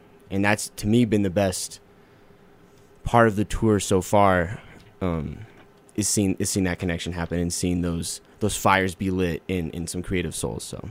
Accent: Fort Collins, Colorado, United States; I'm from Fort Collins and drove down here the other day, and we're gonna be here till about Saturday.

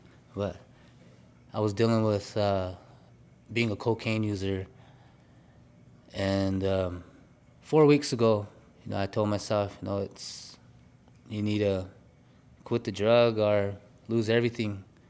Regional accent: Manderson, South Dakota, United States

